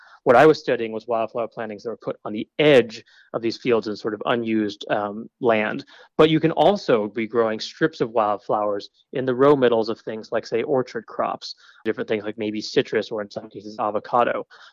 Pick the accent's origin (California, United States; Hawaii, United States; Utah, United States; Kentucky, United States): Utah, United States; We grew up in Utah.